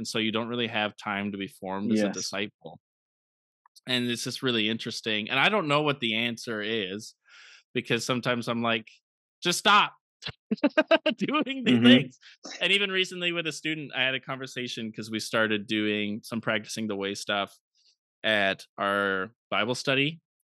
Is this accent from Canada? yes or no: yes; Canada; as a Canadian, you're like, camp is one of the most important ministries